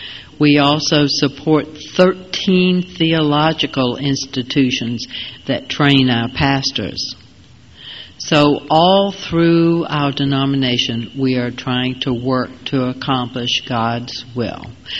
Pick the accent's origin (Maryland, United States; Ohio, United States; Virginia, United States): Virginia, United States; I was brought up in the Tidewater area.